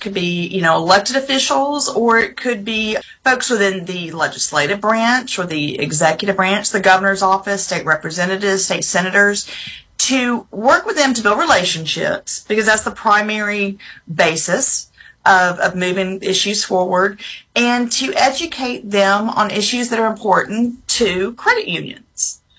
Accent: Lakeland, Florida, United States; So I am born and raised in Lakeland, Florida, Central Florida. Proud of that. But then I came to the University of Alabama

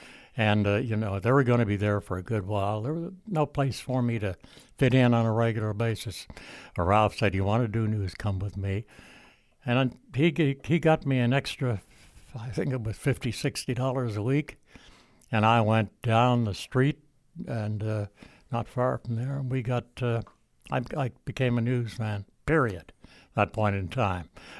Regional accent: Charlottetown, Prince Edward Island, Canada; also born or lived in Montreal / Newfoundland; Charlottetown, called me and come on in. So they gave me a bit more money, and I went back because it was my hometown.

